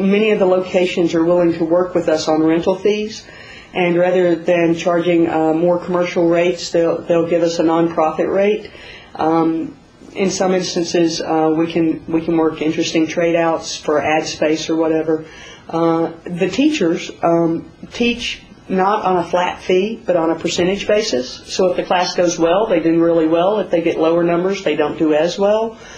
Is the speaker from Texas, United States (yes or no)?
yes; Texas, United States; now in Philadelphia, United States; I grew up in Texas and riding horses, and it seemed like a natural fit.